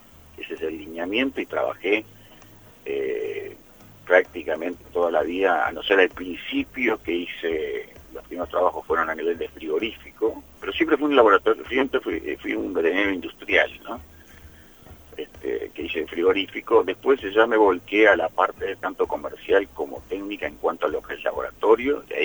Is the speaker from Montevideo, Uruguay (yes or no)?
yes; Montevideo, Uruguay; born there; Nacimos en Montevideo, pero la vinculación con el Este para nuestra familia ha sido permanente.